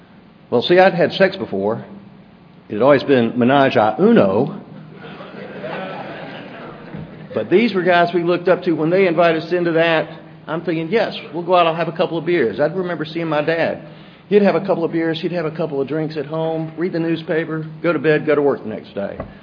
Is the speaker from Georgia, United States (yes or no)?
yes; Atlanta, Georgia, United States; born there; So, I was born in Atlanta. My parents were married.